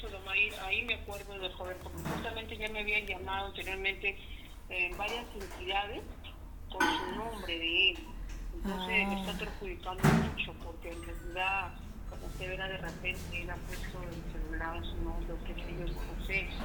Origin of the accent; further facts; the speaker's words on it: Ica, Peru; Por supuesto, yo soy de ICA